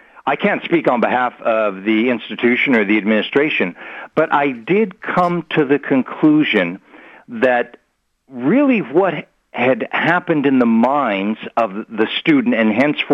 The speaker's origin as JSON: {"language": "English", "country": "United States", "tie": "born there", "said": "as an American by birth who did my PhD on the relationship between religion, culture, and politics"}